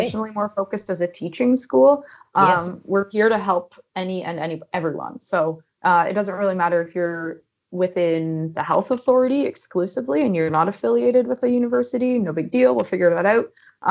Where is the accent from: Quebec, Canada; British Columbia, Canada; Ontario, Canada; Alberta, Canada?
Ontario, Canada; now in Victoria, Canada; I'm originally from Ontario, so I'm not a BC girl. But came out here, yes, as most people do.